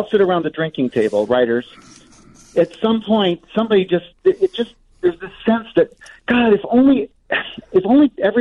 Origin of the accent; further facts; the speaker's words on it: Ohio, United States; now in Chicago, United States; I did. I grew up in Ohio. I was the son of two writers. And I kind of realized when I graduated from Kent State University that I had to get to a bigger place than Cleveland or than Ohio to sort of make a writing career.